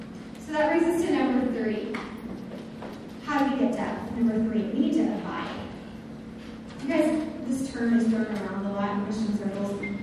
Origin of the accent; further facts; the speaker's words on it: Wichita, Kansas, United States; I'm a Kansas girl. I grew up in Wichita.